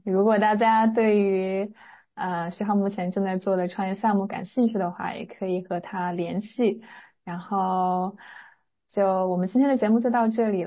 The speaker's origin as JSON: {"language": "Chinese", "country": "China", "said": "因为我也是来自中国的一个小城镇，一个小地方。"}